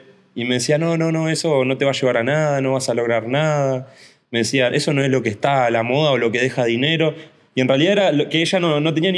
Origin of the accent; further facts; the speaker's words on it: Uruguay; yo vengo de Uruguay